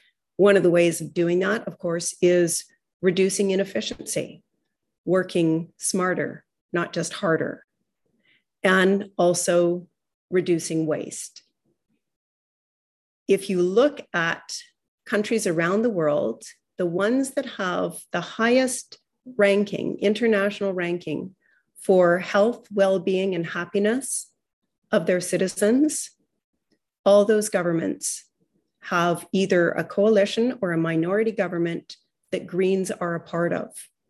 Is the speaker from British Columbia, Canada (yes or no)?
yes; Vernon, British Columbia, Canada; also born or lived in Vancouver; I grew up in Vernon, went away to university and to work in, of course, the metropolis of Vancouver, as so many of us, and then returned to the Okanagan, to the North Okanagan, and my husband and I farm and live in Spelling Machine.